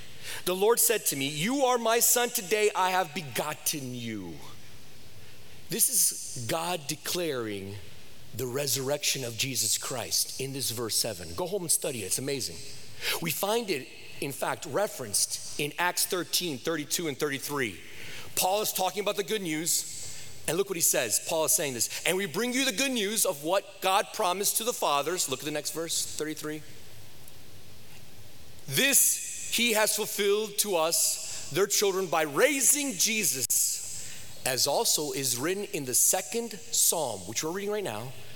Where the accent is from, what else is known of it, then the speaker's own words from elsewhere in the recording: United States; I remember growing up in America when Thanksgiving was Thanksgiving and you spent the whole day with your family.